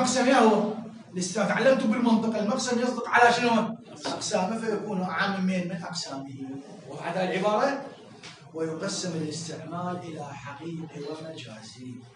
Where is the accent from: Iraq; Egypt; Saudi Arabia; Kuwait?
Iraq; ولكن احنا بعد عراقيين نعرف روحنا بأجل ما كنا عايشين فيه